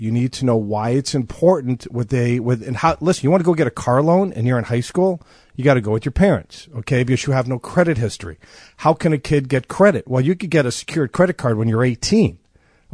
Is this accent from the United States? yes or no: yes; Northbrook, Illinois, United States; I'm from Northbrook.